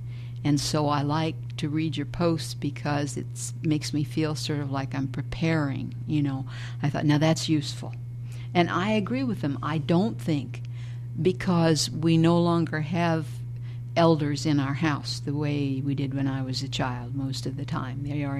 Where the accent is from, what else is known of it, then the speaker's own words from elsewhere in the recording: the South, United States; I'm 70, and I'm a Southerner, okay?